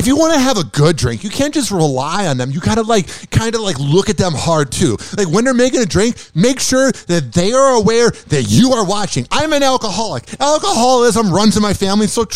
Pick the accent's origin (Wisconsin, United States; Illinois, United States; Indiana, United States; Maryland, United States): Illinois, United States; Chicago; now in Florida, United States; And then I grew up in Chicago for 21 years. So, essentially, 21 years in Chicago, 25% of my life so far in Florida.